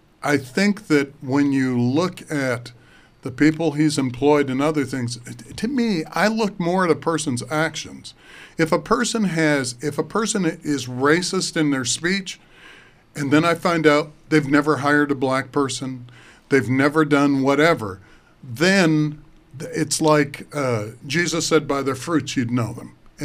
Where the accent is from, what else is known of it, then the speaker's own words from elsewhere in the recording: United States; I love being an American because of the fact that someone doesn't hold a gun to my head and say, you'd better believe this way or else.